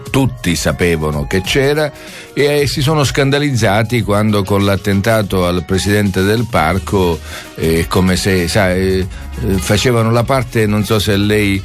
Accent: Sicily, Italy; Sicilia è nel pantano, vive il momento più drammatico del suo lungo dopoguerra. Voglio mettere a disposizione della mia terra la mia competenza

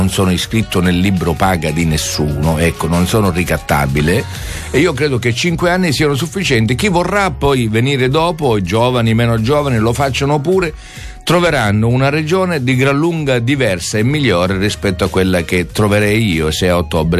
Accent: Sicily, Italy; Sicilia è nel pantano, vive il momento più drammatico del suo lungo dopoguerra. Voglio mettere a disposizione della mia terra la mia competenza

